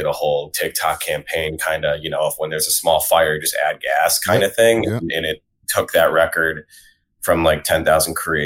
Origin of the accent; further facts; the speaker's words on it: Schenectady, New York, United States; Yeah, I was born in Albany. I tell people I'm just from Albany because it's just easier to say, but I grew up about 20 minutes outside of Albany in this place called Schenectady.